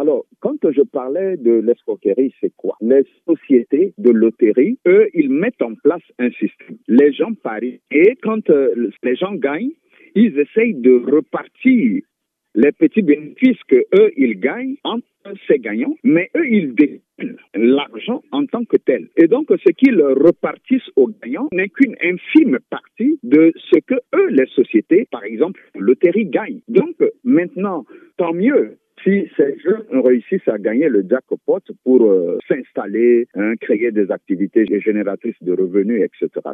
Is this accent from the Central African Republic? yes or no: yes; Central African Republic; Alors, chez nous, en Afrique, notamment en Centrafrique, on parlait de mbadi ou mbadi.